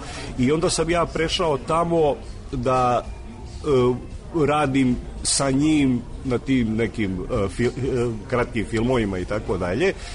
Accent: Belgrade, Serbia; izgleda da sam ja, ako ne Srbijan, ono makar Beograđanin sigurno. Uvek sam se osjećao kao Beograđanin mnogo više nego kao, na primjer, Jugosloven ili bilo šta. Ili Srbin ili bilo šta.

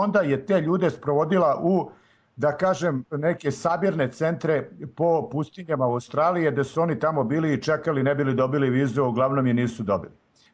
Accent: Serbia; kod nas u Srbiji

